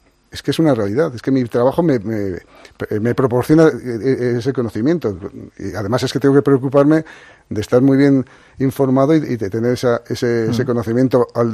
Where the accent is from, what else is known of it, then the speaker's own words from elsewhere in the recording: Haro, La Rioja, Spain; yo he ido a mi pueblo, a Haro, lo voy a decir, que ya lo sabéis que soy de Haro.